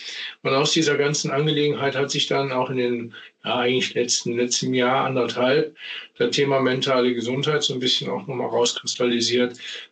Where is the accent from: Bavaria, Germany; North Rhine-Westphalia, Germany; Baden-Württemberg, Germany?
North Rhine-Westphalia, Germany; Leverkusen; ich bin aus Leverkusen